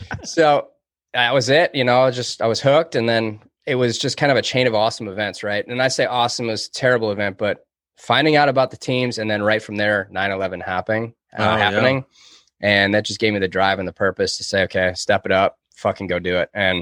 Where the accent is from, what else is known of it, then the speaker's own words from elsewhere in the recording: Detroit, Michigan, United States; now in Texas, United States; So I grew up in Detroit, and I don't know what to say. I mean, I played ice hockey. That's what we do. I mean, I live in Texas now